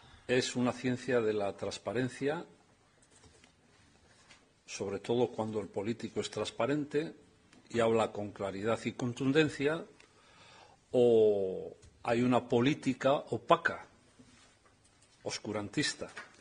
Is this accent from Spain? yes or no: yes; Laredo, Cantabria, Spain; los que somos de Laredo sabemos el gran problema